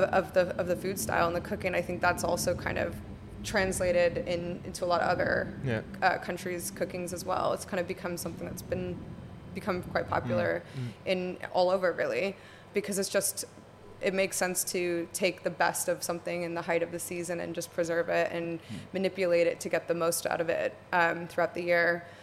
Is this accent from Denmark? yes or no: yes; Copenhagen, Capital Region of Denmark, Denmark; So I grew up in Copenhagen